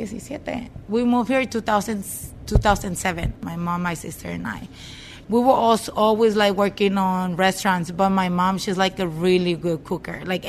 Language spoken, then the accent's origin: English; Sinaloa, Mexico; now in Kent, United States; We're from Sinaloa, and the sushi started like around on the 2000s.